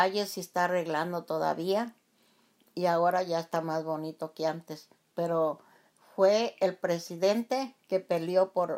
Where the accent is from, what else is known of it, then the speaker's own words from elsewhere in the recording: Mexico; de una familia mexicana y yo, aunque tenga yo mis papeles, yo me siento todavía mexicana porque yo siempre voy a mi pueblo y mi México es muy lindo y querido.